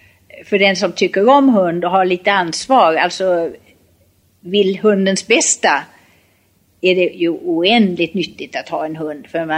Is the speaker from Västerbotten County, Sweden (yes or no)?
no; Karlstad, Värmland, Sweden; born there; also born or lived in Lund; now in Stockholm, Sweden; Jag är född i Karlstad.